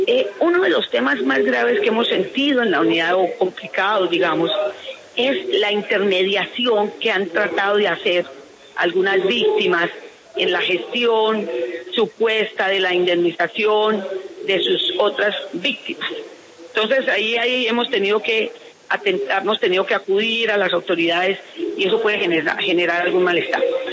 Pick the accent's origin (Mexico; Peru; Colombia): Colombia; 54 años, más de 260 mil colombianos muertos. Yo sí le juro que yo no quiero más, ni una víctima más en mi país.